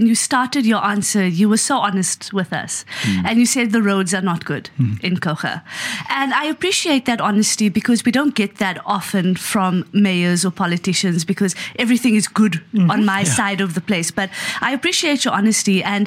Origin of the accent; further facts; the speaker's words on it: Johannesburg, Gauteng, South Africa; I'm from Joburg.